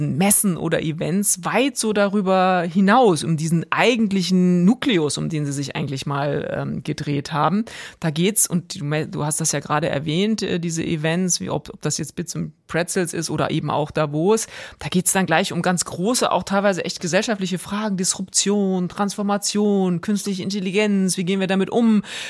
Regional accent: Lower Saxony, Germany; born there; ich bin ja gebürtig aus Norddeutschland, aus der Nähe von Hannover

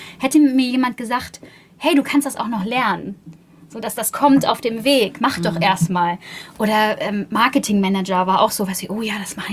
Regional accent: Buxtehude, Lower Saxony, Germany

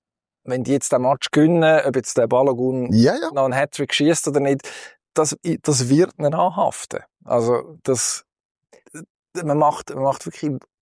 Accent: Belgium; was kann uns als Belgier auch sonst noch widerfahren

